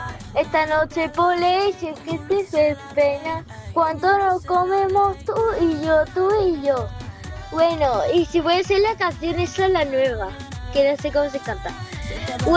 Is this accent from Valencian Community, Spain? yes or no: yes; Vinaròs, Valencian Community, Spain; de Vinaro.